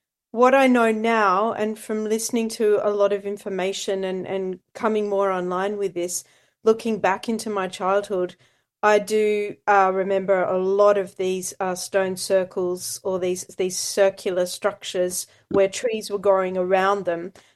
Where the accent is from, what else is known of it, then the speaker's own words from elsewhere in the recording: Australia; I mean, as an Australian